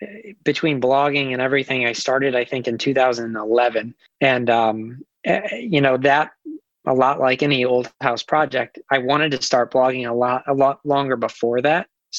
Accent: Ohio, United States; And I grew up outside of Cleveland in Ohio. I grew up about 15 minutes away from a little town called Oberlin.

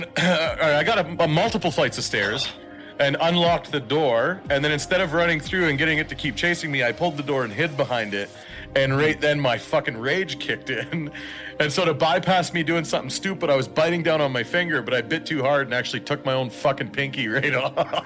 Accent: Canada; I'm Canadian. We're all French.

